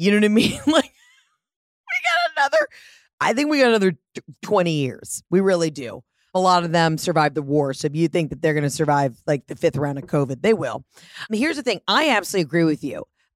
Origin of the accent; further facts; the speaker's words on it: Georgia, United States; maybe a peach tree because I'm from Georgia.